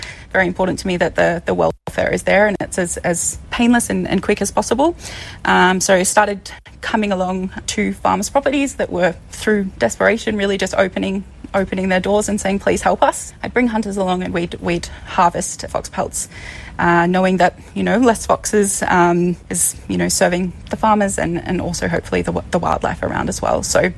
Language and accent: English; Melbourne, Victoria, Australia; I'm a city girl, I'm from Melbourne, so this was a very kind of new world for me.